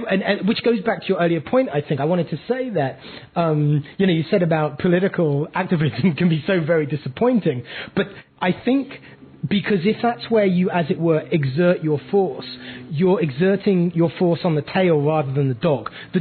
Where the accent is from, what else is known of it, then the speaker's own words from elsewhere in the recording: United Kingdom; because I come from Britain. I kind of come from where the history comes from.